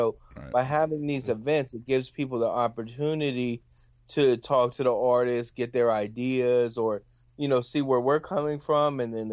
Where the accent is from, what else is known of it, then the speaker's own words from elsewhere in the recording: California, United States; now in Trenton, United States; I live in Trenton and my wife is a Philadelphia fan, but I'm originally from the Bay Area